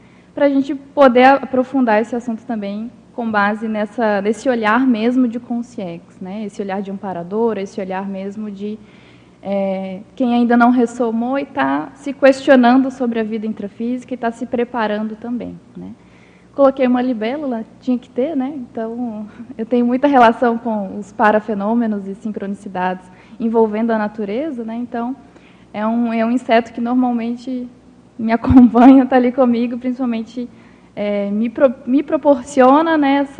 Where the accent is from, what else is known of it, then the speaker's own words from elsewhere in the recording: Belo Horizonte, Minas Gerais, Brazil; moved away as an adult; now in Foz do Iguaçu, Brazil; eu não sou de Foz do Iguaçu, eu sou natural de Belo Horizonte, Minas Gerais, e quando eu me mudei para Foz, né, no final, eu me mudei em 2019